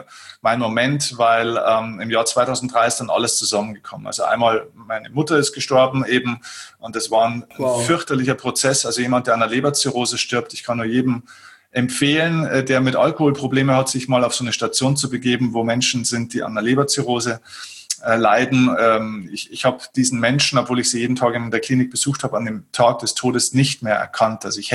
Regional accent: Vilsbiburg, Bavaria, Germany; Dann habe ich mal den Kinosaal meiner Heimatstadt Vilsbiburg gemietet, den größten.

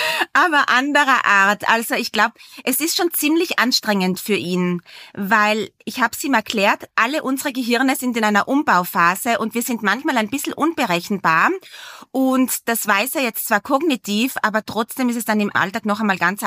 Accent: South Tyrol, Italy; now in Vienna, Austria; Ich wohne in Wien, aber auch wieder mehr in Südtirol, in meiner Heimat, weil ich dort jetzt mittlerweile wieder viele Projekte habe.

